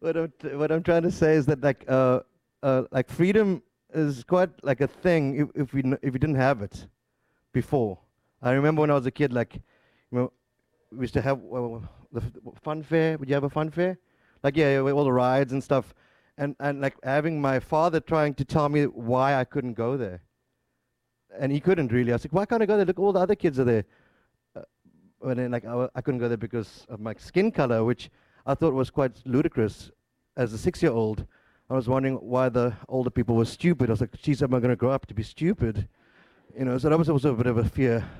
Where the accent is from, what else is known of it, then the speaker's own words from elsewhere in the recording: South Africa; Like, we're all South African here, and then, like, we look different and stuff.